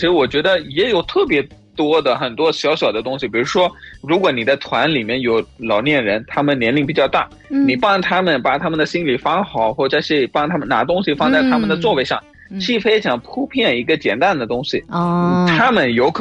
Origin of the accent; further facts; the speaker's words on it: Pakistan; Chinese is a second language; 我是来自巴基斯坦的